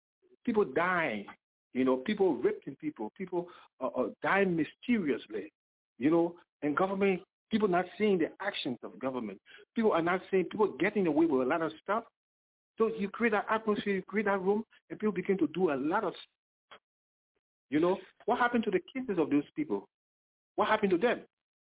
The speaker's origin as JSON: {"language": "English", "country": "Liberia", "said": "we came from the Civil War. And most of our people in Liberia, you know, are traumatized."}